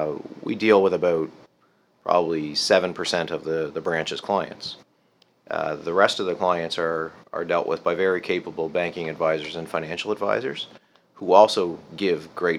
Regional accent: Summerside, Prince Edward Island, Canada; also born or lived in Halifax; now in Bedford, Canada; live in Bedford, Nova Scotia. I've been in the Halifax area since 1997. I grew up in Summerside, PEI, actually, small town in PEI. And was born here in Halifax, though, and always had a connection to Halifax.

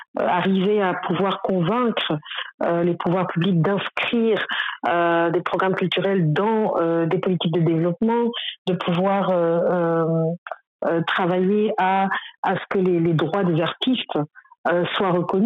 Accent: Belgium; je suis belge d'origine burundaise, je vis à Bruxelles en Belgique

